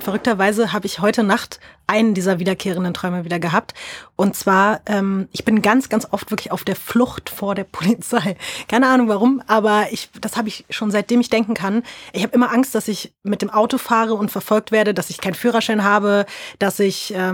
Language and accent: German; Berlin, Germany; born there; Prenzlauer Berg. Aber für mich ist nicht Berlin der schönste Ort der Welt.